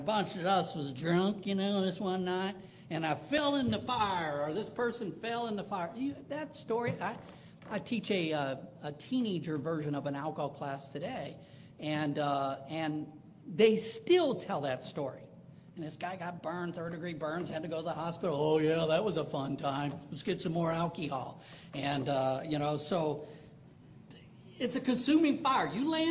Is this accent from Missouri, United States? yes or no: yes; Missouri, United States; And I grew up in the St. Louis County area, and so every once in a while I'd go downtown by the arch and see the fast-flowing Mississippi River.